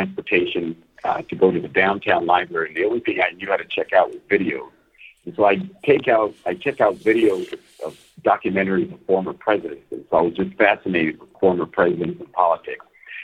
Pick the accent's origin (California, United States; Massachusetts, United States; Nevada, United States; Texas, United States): California, United States; Los Angeles; Obviously, growing up in East L.A., it is political.